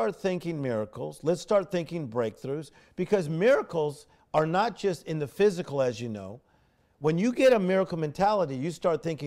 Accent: Compton, California, United States; So the fact that I was raised poor in Compton, California, it would be so easy for my mindset to create my mood set and say, this is my life.

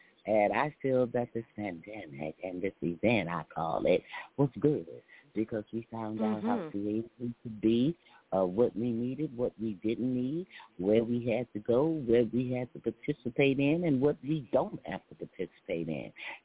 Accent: the South, United States; I'm not Martha Stewart over here. But I'm from the South

